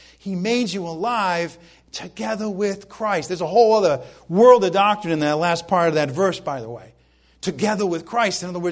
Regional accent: Ireland; Okay, I'm Irish and I have a temper.

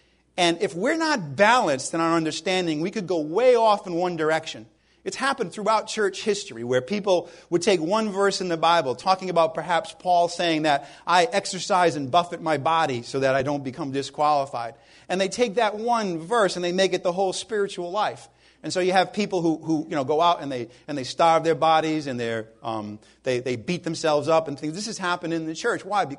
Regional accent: New England, United States; Because, I came from New England and another local assembly.

